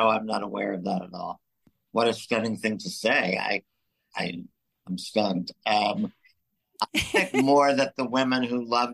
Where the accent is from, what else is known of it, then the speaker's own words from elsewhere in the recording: Chicago, Illinois, United States; I am from Chicago. I grew up in Hyde Park on the south side around the University of Chicago.